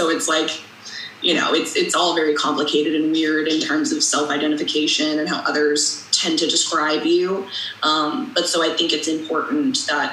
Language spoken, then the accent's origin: English; New York, United States; I mean, I'm from New York, and I grew up in Westchester, so there's a lot of Jews there.